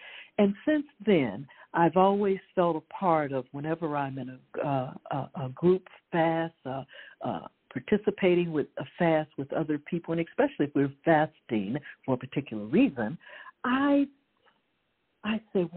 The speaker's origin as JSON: {"language": "English", "town": "Chicago", "region": "Illinois", "country": "United States", "tie": "born or raised there", "said": "One of them was when I was about 9 or 10 years old, yes, just a little girl growing up in Chicago, going to church at a little church on 55th and State Street"}